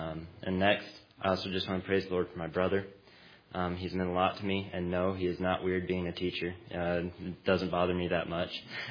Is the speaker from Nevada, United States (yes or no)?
no; Camp, Missouri, United States; I'm from Camp, Missouri.